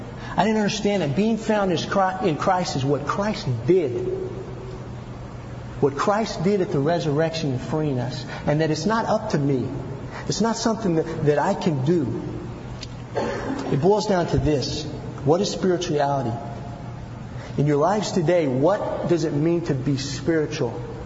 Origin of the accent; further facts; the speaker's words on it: the South, United States; I grew up in the South. And I grew up in a good family.